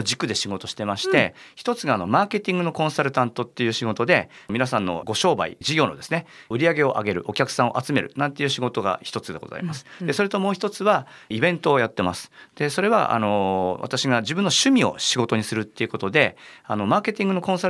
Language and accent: Japanese; Chiba, Japan; now in Osaka, Japan; 私はあの千葉県出身でしてですね、で今はあの大阪の方に住んでるんですけれども、子供の頃からずっと関東で育ちまして、大学を出てから関西に来て、でまあちょっと転勤とかで一旦関東に戻ったりしながらまた関西に住んでるという感じなんですけれども